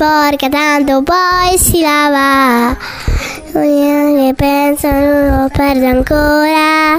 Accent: Mediglia, Lombardy, Italy; Bettolino. Mediglia.

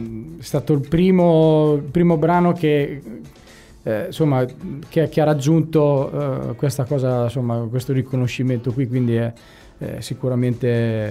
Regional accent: Tuscan-Romagnol Apennines, Italy; io sono cresciuto sull'Appennino tosco-romagnolo, quindi la mia infanzia, io ho passato, insomma, fino agli 11, 12 anni, 13 anni

